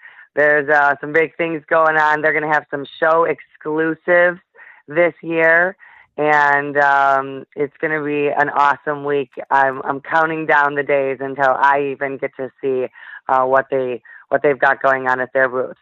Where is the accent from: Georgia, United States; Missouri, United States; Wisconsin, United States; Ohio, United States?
Wisconsin, United States; When I tell him I'm from Wisconsin, he's like, oh, Crandon, you know?